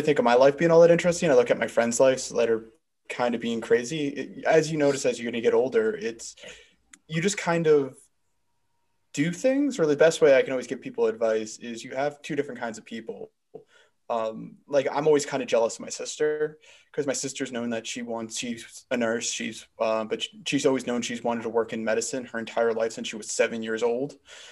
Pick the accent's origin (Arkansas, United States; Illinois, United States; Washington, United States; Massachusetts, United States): Massachusetts, United States; Boston; I'm originally from the Boston area.